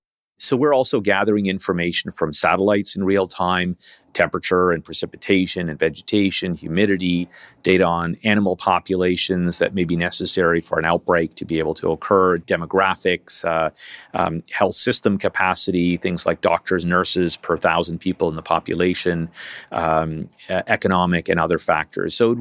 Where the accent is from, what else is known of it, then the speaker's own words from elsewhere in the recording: Canada; speaking here as a Canadian